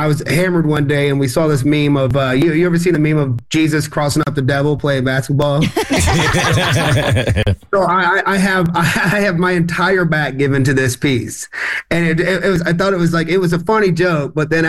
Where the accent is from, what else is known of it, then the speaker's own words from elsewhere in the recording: Conyers, Georgia, United States; also born or lived in Atlanta; I always say I'm from Conyers, but I'll always say like I'm about 30 minutes east of Atlanta or something like that to, you know, kind of, yeah, I mean, like let them know that, you know, but I always like to claim Rockdale County, man.